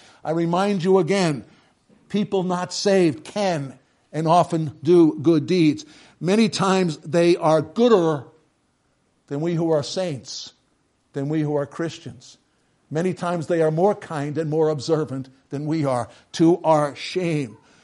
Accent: New York City, New York, United States; no, I grew up in New York City. I'm used to the subways in New York City and so forth.

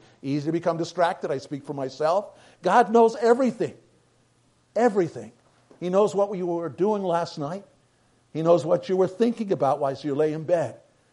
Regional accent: New York City, New York, United States; and I'm from New York City, most of you know

